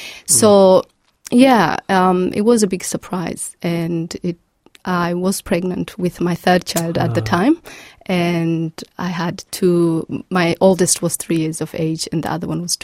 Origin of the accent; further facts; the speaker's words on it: Kenya; also born or lived in Somalia; I grew up in Kenya, actually. I was only 4 years of age when I left Somalia